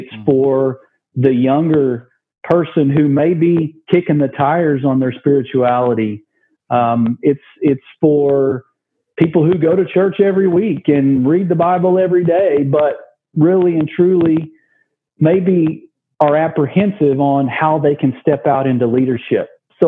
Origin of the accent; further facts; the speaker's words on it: Oklahoma, United States; So I grew up in Oklahoma, and I was an only child.